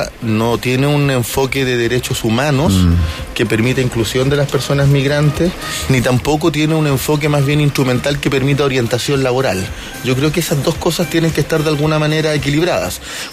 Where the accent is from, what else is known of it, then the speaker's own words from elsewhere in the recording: Antofagasta, Chile; Yo soy de Antofagasta.